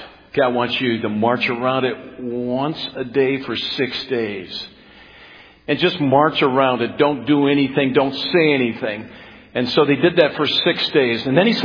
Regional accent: United States; I grew up on the Mississippi River. I know what a river is, and I know what a big river is

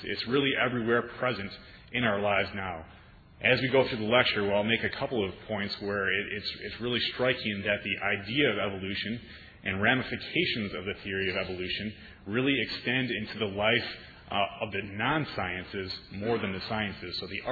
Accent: Michigan, United States; I'm from Trinity Protestant Reformed Church. I grew up in West Michigan.

